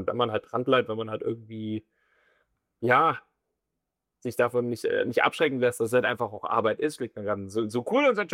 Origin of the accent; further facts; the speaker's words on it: Bavaria, Germany; accent: Franconian; Also klar, der fränkische Akzent ist schon immer mal wieder durchgebrochen, aber der war zum Glück nicht so ganz ausgeprägt.